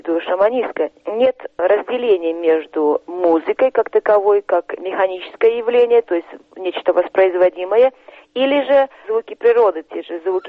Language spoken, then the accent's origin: Russian; Tuva, Russia; Выросла я в Туве